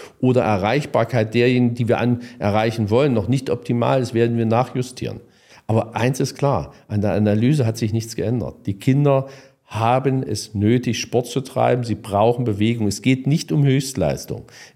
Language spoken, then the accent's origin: German; Halle, Saxony-Anhalt, Germany; weil Sie das Beispiel meiner Heimatstadt Halle benannt haben